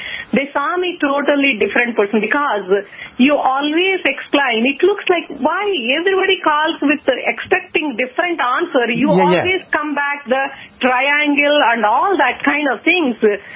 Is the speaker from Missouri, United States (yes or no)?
no; Austin, Texas, United States; No, I am from Austin, Texas.